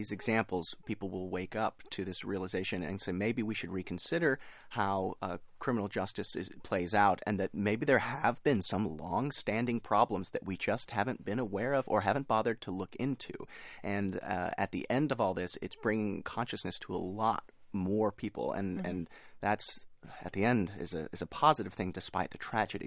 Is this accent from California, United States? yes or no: yes; Los Angeles, California, United States; Oh, I was I grew up in Los Angeles, actually.